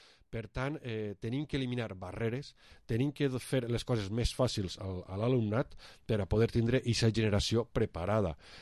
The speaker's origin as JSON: {"language": "Catalan", "region": "Valencian Community", "country": "Spain", "first_language": "Valencian", "said": "Jo així estic expressant-me en tota tranquil·litat en el meu idioma de casa, que és el valencià."}